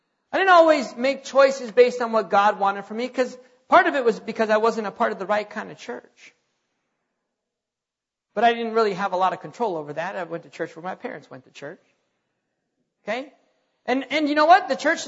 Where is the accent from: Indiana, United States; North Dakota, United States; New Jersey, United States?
North Dakota, United States; moved away as an adult; Went to college, met my wife, graduated, came down here to Texas. I was born and raised in North Dakota.